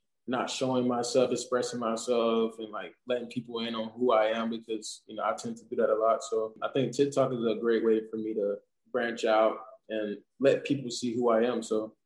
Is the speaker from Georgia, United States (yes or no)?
yes; Georgia, United States; I'm not a guy coming from, you know, LA or New York or somewhere like that. I'm from South Georgia, so it pretty much related a lot to me.